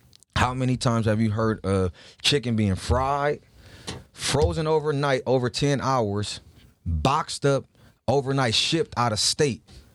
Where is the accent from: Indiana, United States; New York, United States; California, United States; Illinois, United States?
California, United States; Compton; I was inspired where I grew up. born and raised in Compton.